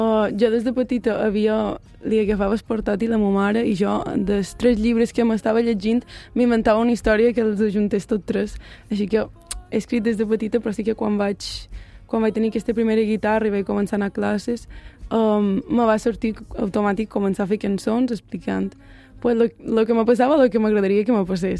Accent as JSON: {"language": "Catalan", "town": "Manacor", "region": "Balearic Islands", "country": "Spain", "tie": "born or raised there", "said": "de Manacor, del meu poble també"}